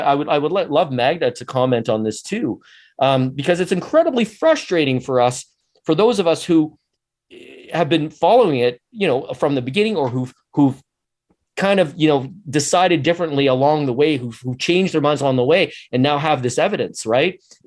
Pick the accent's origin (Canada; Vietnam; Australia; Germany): Canada; But we are proud of being Canadian, and we're proud of that as well.